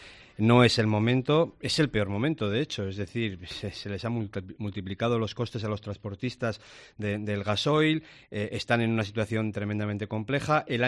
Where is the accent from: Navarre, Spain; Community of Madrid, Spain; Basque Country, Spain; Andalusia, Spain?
Navarre, Spain; en este momento los navarros somos los españoles que más impuestos pagamos